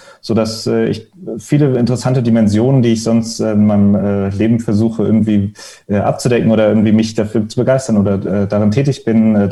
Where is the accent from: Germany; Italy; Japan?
Japan; ich bin im Ausland aufgewachsen, in Japan in dem Fall sicherlich eine ganz andere Kultur